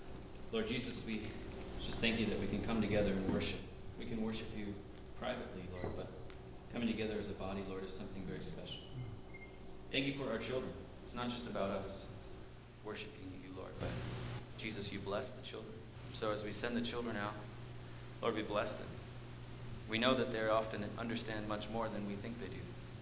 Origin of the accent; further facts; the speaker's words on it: California, United States; now in Salt Lake City, United States; we're from California, we're on our way to Salt Lake City.